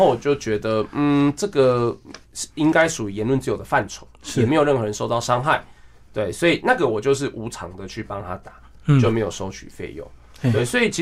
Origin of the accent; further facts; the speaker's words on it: Pingtung County, Taiwan; 那我本身是屏东人，